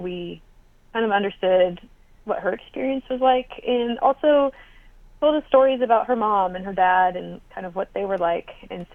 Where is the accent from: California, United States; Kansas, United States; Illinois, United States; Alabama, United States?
California, United States; You know, I grew up in Orange County.